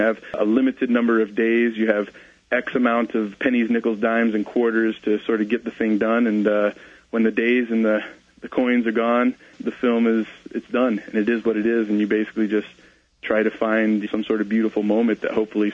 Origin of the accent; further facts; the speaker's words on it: New Hampshire, United States; starting in the Northeast, where we filmed it, we're from New Hampshire